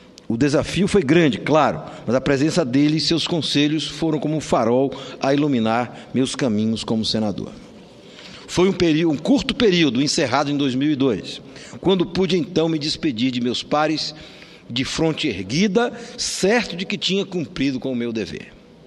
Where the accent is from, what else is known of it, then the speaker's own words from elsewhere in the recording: Bahia, Brazil; Como opositor, mas principalmente como baiano